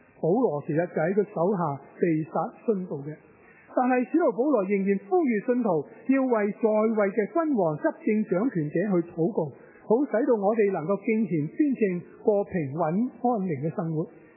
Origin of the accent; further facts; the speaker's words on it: Hong Kong; 这个那城就是我们生于斯长于斯的香港